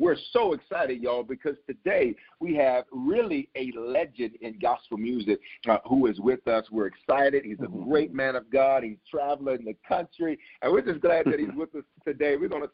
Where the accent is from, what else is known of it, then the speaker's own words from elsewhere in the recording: Memphis, Tennessee, United States; also born or lived in Denver; my family, I was born in Denver, raised in Memphis. And we got family all over. We got family all over the Memphis area, the greater Memphis area.